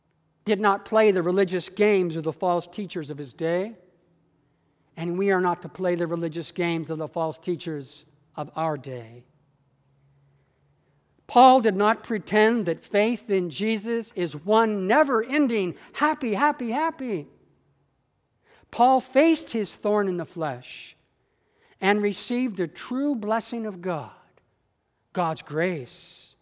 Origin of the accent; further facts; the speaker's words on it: United States; especially in America, my home country, they were celebrating the legacy of the Reverend Dr. Martin Luther King